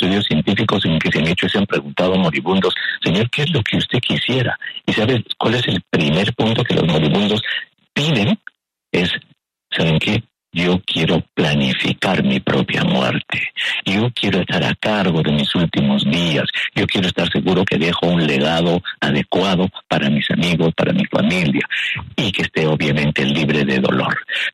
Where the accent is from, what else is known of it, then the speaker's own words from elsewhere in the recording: Peru; como decimos en mi país, en el Perú